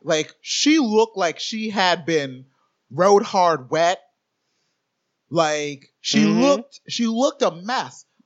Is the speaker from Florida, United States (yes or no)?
yes; Orlando, Florida, United States; So, like, you know, growing up in Orlando, I love MGM Studios, like Hollywood Studios now.